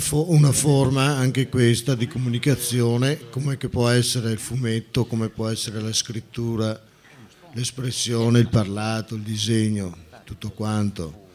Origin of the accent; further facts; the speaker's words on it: Valdobbiadene, Veneto, Italy; Io provengo dal Veneto, da Valdobbiadene, sono sulle Prealpi